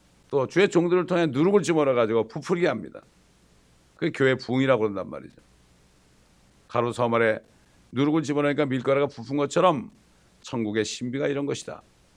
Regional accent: South Korea; 참 우리 한국 크리스천들처럼 기도해 달라고 부탁 많이 하는 민족은 없을 거예요.

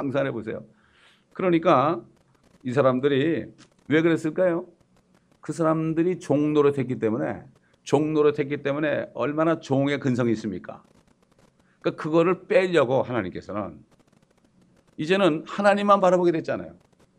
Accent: Chungcheong, South Korea; born there; 제가 충청도에서 태어났기 때문에 거기서 밭가는 걸 많이 봤거든요.

